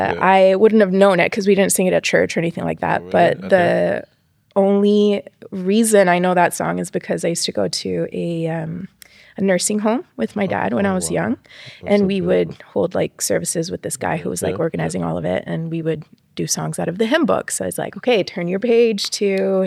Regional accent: El Salvador; Yeah, so I'm from El Salvador. And in El Salvador, back then, there weren't any like female worship leaders.

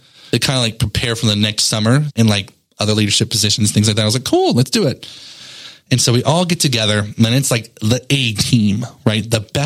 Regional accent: New Mexico, United States; I had a really great friend growing up in New Mexico.

